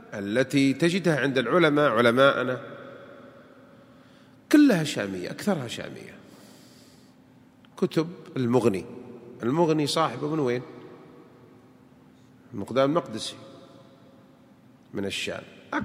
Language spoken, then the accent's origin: Arabic; Saudi Arabia; عندنا في السعودية